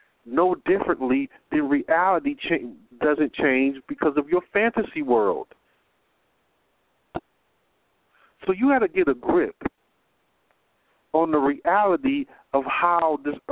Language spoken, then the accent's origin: English; Detroit, Michigan, United States; Listen, I'm from Detroit. Born and raised in Detroit most of my life.